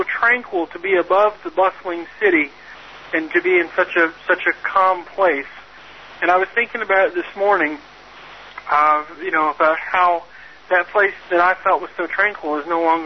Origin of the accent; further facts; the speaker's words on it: United States; Well, I would hope that as the United States, as an American, I would hope I would pay more attention